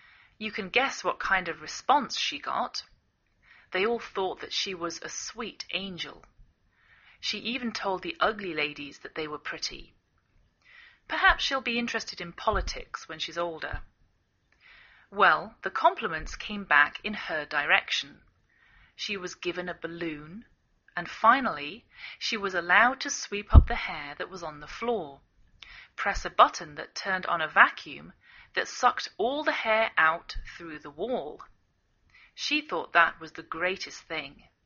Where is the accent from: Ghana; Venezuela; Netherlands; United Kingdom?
United Kingdom; England; now in United States